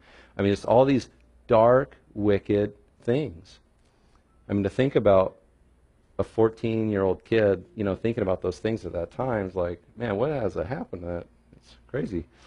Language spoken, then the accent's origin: English; Idaho, United States; So I was born and raised in North Idaho, and a middle-class family.